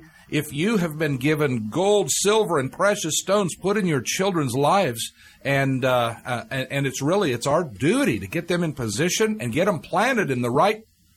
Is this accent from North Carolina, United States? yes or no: no; Texas, United States; bless God, I'm a Texan.